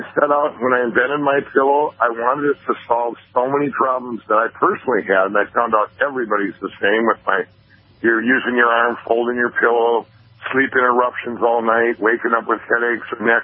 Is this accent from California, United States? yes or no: no; Minnesota, United States; We make them all right here in my home state of Minnesota.